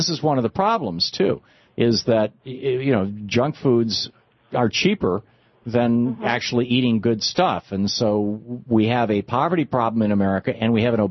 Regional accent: Lansing, Michigan, United States; Diane in Lansing, Michigan, my hometown.

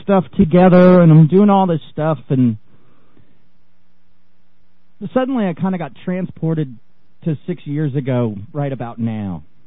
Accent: New Jersey, United States; moved away as an adult; now in overseas; I'm an American that's living overseas.

